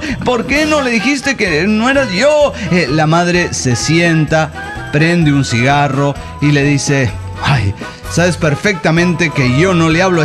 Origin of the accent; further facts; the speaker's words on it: Reynosa, Tamaulipas, Mexico; de Reynosa, Tamaulipas.